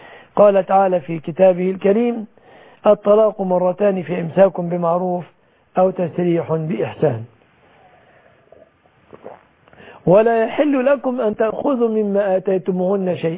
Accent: Egypt; في بلادنا مصر

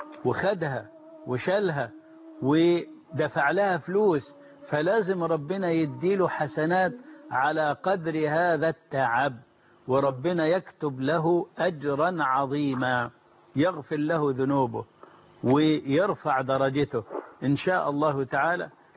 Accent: Egypt; وأسأل الله أن يبارك في بلدنا مصر وأن يجعلها أمنا أمانا

